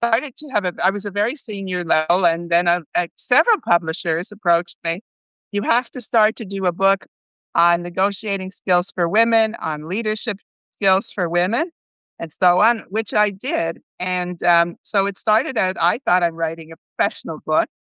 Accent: Montreal, Quebec, Canada; now in Toronto, Canada; So I'm a Canadian. I come from Montreal and living today in Toronto.

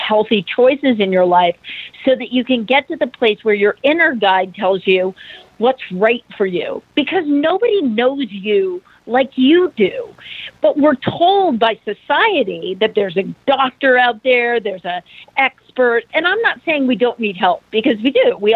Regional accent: Idaho, United States; But but I've always felt, even when I was little, you know, growing up in Idaho, and I go out to there's a memorial out in a beautiful spot on the river.

